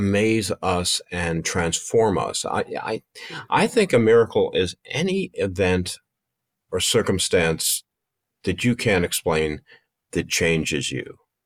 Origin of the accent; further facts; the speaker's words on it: Michigan, United States; an apple orchard that was adjacent to the subdivision I grew up in outside of Detroit.